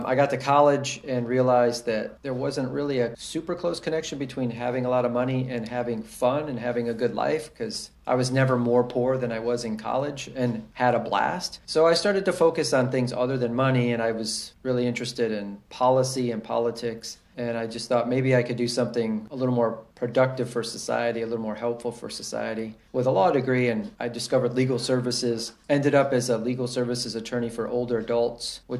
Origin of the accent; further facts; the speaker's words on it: Ohio, United States; I grew up in Ohio, near Cleveland.